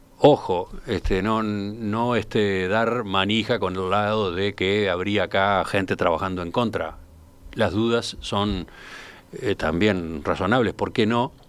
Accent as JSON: {"language": "Spanish", "country": "Uruguay", "said": "¿Será que como somos los uruguayos, qué, somos patéticos?"}